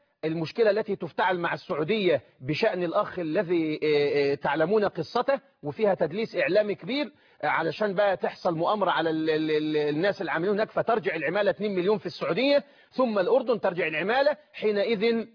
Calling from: Cairo, Cairo Governorate, Egypt; وأنا أناشد البرنامج من القاهرة

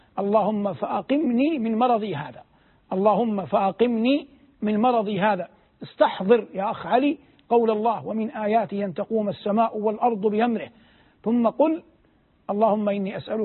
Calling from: Dubai, United Arab Emirates; يعني مثلا أنا الآن أكلمك من دبي

